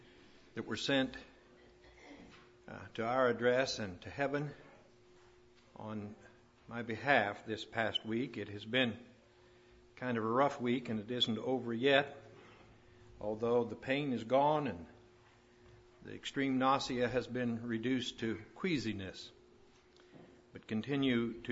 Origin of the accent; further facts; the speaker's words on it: Columbus, Ohio, United States; I'm from Columbus, Ohio, glad to have the grandchildren and Candy and Ken.